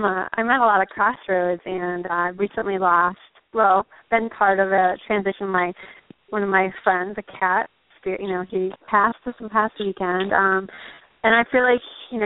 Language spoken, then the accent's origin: English; Massachusetts, United States; Sure, I'm from Western Massachusetts